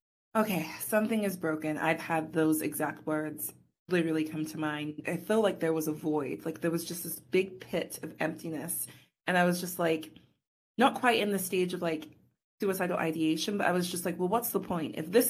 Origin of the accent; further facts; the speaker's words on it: England, United Kingdom; born there; my family's British. Like, I was born in England. So I don't know if that's an added identity point. I'm sure there's that part too. I come from a Caribbean background.